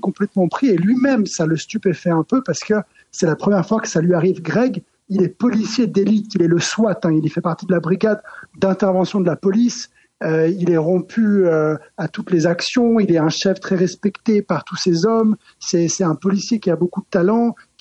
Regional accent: Geneva, Switzerland; c'est un livre qui se passe chez moi à Genève, en Suisse.

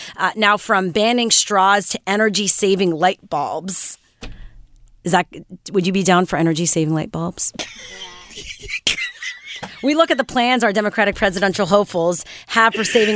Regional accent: Montreal, Quebec, Canada; I grew up in Montreal

